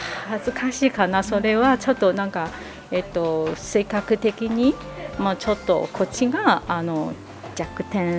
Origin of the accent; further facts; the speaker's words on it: Beijing, China; Japanese is a second language; now in Japan; 私は北京出身だから、まあ大都市で、あのめっちゃあのインターナショナル、あの特性的な